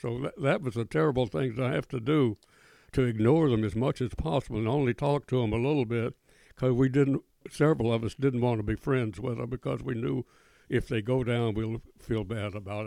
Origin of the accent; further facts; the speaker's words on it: Casa Grande, Arizona, United States; my hometown in Casa Grande. We grew up in that little 1,100 people in that little cotton town in Arizona.